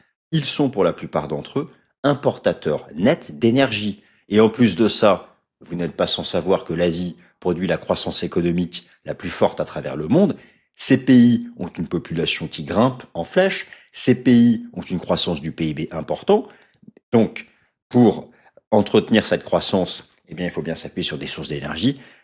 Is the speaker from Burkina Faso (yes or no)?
no; Texas, United States; French is a second language; je vous fiche un billet comme on dit chez moi au Texas